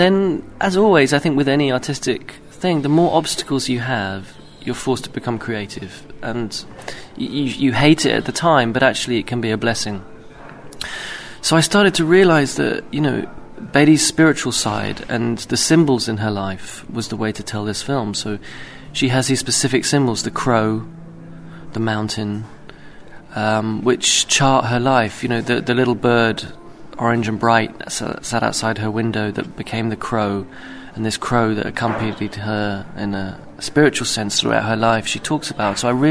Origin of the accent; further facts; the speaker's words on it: United Kingdom; being British, we live in a very formulaic, television-led style